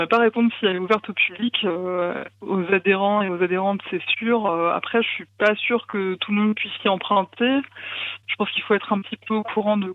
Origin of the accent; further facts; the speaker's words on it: Hauts-de-France, France; born there; moi, je suis née en Picardie, c'était exactement la même chose.